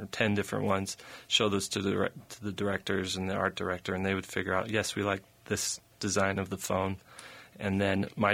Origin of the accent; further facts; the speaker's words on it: Arizona, United States; I grew up in Arizona.